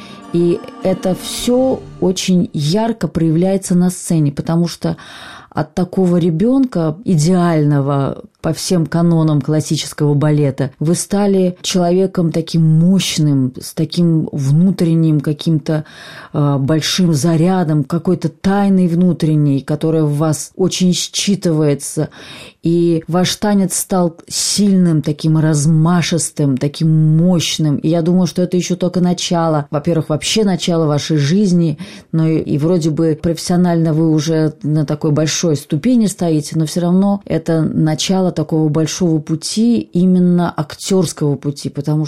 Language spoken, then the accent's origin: Russian; Saint Petersburg, Russia; и не только потому, что мы вместе закончили Ленинградское хореографическое училище, и потому что мы из Ленинграда